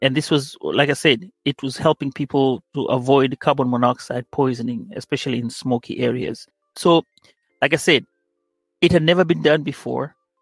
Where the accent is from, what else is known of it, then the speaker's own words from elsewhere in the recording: Kenya; moved away; I'm originally from Kenya, as you have said. And I'm still learning, even though I've lived here for quite some time, over 20 years.